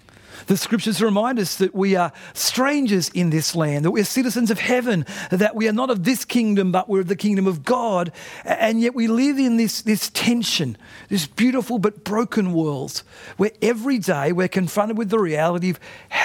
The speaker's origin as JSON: {"language": "English", "country": "Australia", "said": "I'm an Australian citizen."}